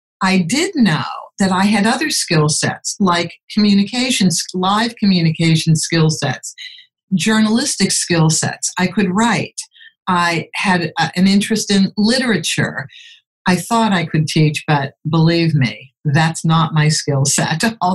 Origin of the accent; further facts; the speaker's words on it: United States; I grew up in America, so I knew there were circuses.